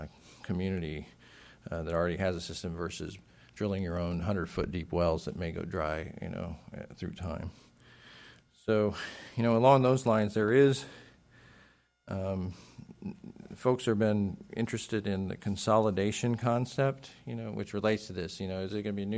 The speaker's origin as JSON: {"language": "English", "town": "Los Angeles", "region": "California", "country": "United States", "tie": "born or raised there", "said": "One of the most glaring examples to me is near where I grew up in Los Angeles, on the kind of the suburban fringe."}